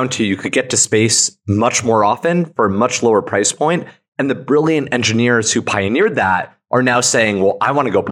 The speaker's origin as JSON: {"language": "English", "town": "Los Angeles", "region": "California", "country": "United States", "tie": "born or raised there", "said": "Well, I grew up here in Los Angeles. And I have to say, as a kid growing up here"}